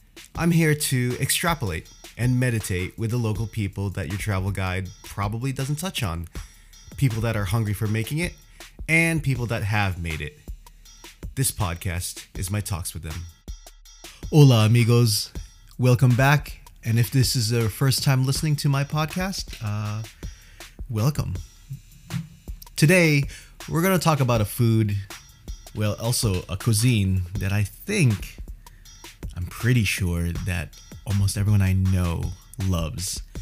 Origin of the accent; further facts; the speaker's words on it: New York, United States; It's very similar growing up in the East Coast, in New York and New England